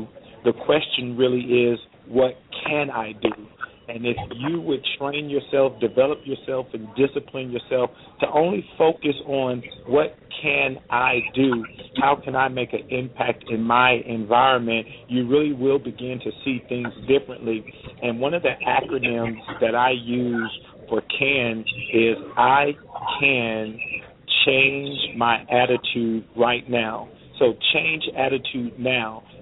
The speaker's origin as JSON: {"language": "English", "town": "Compton", "region": "California", "country": "United States", "tie": "born or raised there", "said": "Well, as you said, we grew up in Compton, California, and if anyone is familiar with Compton, California, at the time I grew up there, Compton, California was dubbed and noted as the worst city in America."}